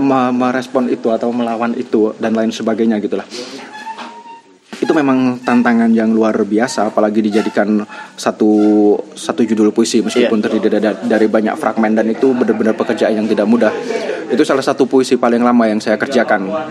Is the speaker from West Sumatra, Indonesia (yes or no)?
no; Mojokerto, East Java, Indonesia; karena saya lahir dan tumbuh dan tinggal di Mojokerto ya